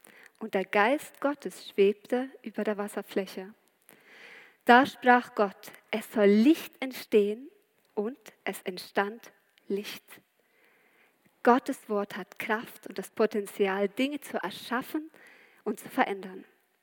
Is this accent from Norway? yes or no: yes; Norway; German is a second language; ich komme ja aus Norwegen, habe nicht so viel von Goethe gelernt